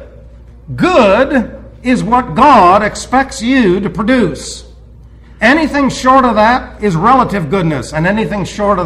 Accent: Queens, New York, United States; And, of course, I'm over the bridge. I came from Queens.

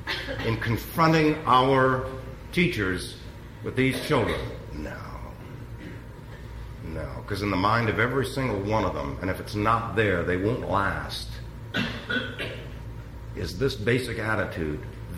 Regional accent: New York City, New York, United States; I was raised in New York City. What would I know about sheep? There are no sheep in New York City.

